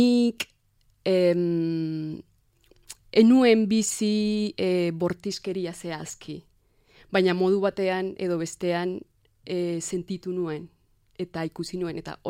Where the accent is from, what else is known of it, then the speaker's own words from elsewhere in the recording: Suesca, Cundinamarca, Colombia; Basque is a second language; Bogota ondoan bizi nintzen, herri txiki batean, Suezka du izena, oso ezaguna da, herria